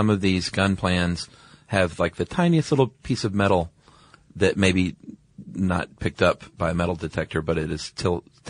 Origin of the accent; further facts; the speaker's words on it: San Francisco, California, United States; the Wild Parrots of San Francisco, my hometown.